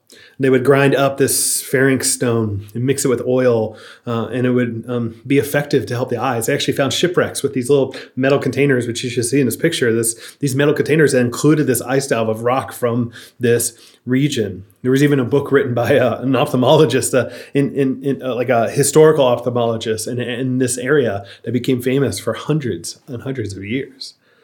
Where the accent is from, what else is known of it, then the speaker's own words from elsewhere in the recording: Florida, United States; Like growing up in Florida in general, water is always kind of terrible, but this was multiplied by having this hard sort of well water.